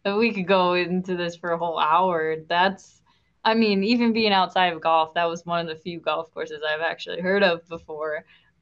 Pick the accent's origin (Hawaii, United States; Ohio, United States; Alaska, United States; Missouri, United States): Ohio, United States; Cleveland; So I grew up in Cleveland, Ohio, and basically never left much the state and barely left Cleveland. We basically lived between Cleveland and Toledo, where my family was. So basically, the shore of Lake Erie was all I knew.